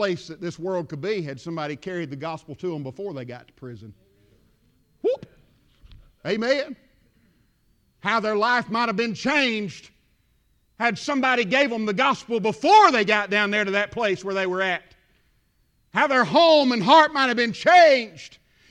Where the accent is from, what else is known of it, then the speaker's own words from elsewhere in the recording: Georgia, United States; Now, well, sometimes I'll say Carrollton, Douglasville, but most of the time I just say about 30 miles west of Atlanta. That's where I'm from.